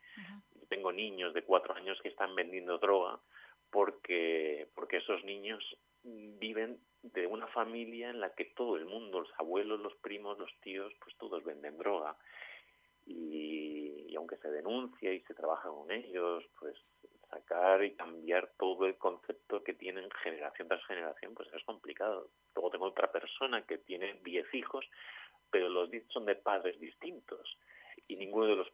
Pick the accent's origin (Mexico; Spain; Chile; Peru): Spain; Elche, Valencian Community; aprovechando pues que yo soy español y que bueno, de alguna manera pues no me queda demasiado lejos de mi hogar, yo soy de Elche